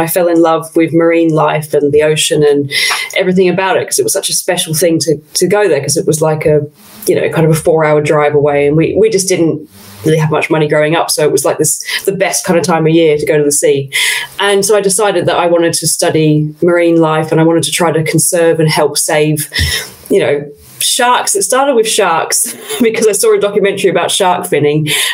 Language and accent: English; New South Wales, Australia; Basically, when I was a child, I grew up in the Blue Mountains in Australia